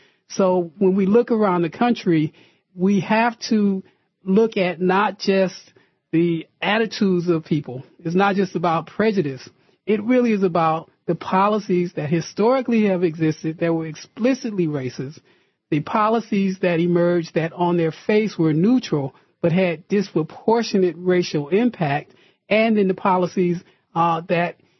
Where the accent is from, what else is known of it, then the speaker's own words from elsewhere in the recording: Detroit, Michigan, United States; And I grew up in Detroit. And when I came out of high school in the early 70s, I literally was able to walk to the factory and start working